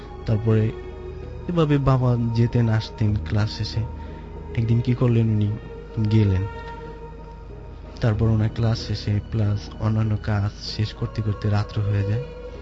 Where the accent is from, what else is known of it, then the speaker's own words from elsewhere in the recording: Tumchar, Barisal Division, Bangladesh; আমাদের বাড়িটা জাস্ট এমন একটা প্লেস যে বরিশালে মুলাদি মুলাদিতে এবং টুমচর গ্রামে, আমাদের গ্রামের নাম টুমচর এবং বাড়িটার শরীয়তপুরের পার্শ্ববর্তী জায়গায় এবং সীমান্তবর্তী জায়গায়।